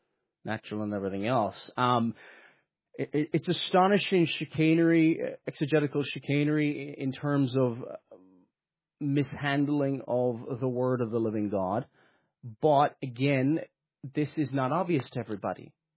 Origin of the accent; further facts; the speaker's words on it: Cork, Munster, Ireland; accent: Cork; I think my Cork accent comes out sometimes here.